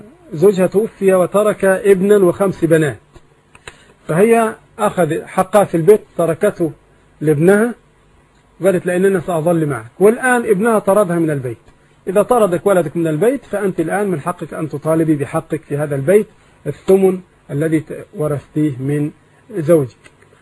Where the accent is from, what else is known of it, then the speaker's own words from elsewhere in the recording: Egypt; إذا كان مكتوبا في القائمة في عندنا في مصر يبقى ملك للزوجة